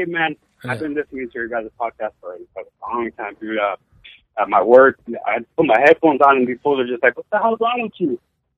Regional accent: Santa Maria, California, United States; now in Oceano, United States; I'm from Santa Maria originally, but moved out here to Oceano.

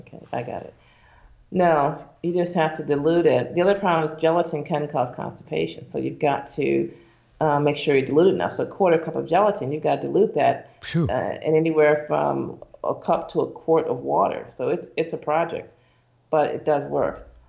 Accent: Syracuse, New York, United States; So I'm from Syracuse, New York, and so this big raw food movement just took off.

